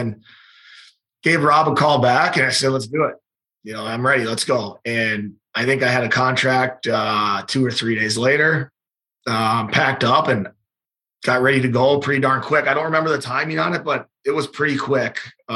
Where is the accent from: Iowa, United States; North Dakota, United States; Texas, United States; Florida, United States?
North Dakota, United States; Fargo; I think that was just kind of the mentality I had growing up in Fargo. Is not a lot of kids come out of Fargo, and I've just had that my whole life.